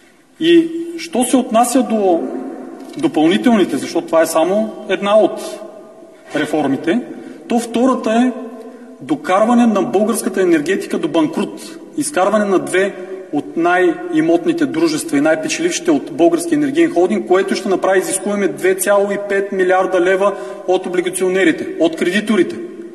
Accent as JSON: {"language": "Bulgarian", "town": "Burgas", "region": "Burgas Province", "country": "Bulgaria", "said": "защото съм бургазлия."}